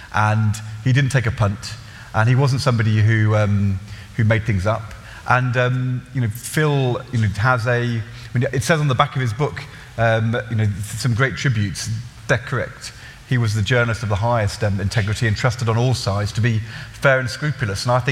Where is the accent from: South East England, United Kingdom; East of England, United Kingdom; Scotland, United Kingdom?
East of England, United Kingdom; Norwich; born there; I was born in Norwich in 1967